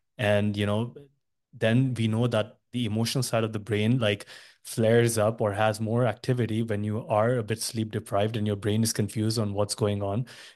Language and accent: English; India; I'm originally from India